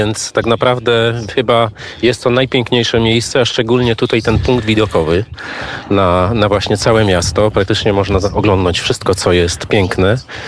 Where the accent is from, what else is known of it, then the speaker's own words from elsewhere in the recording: Świdnica, Lower Silesian Voivodeship, Poland; a w ogóle pochodzimy ze Świdnicy, koło Wrocławia.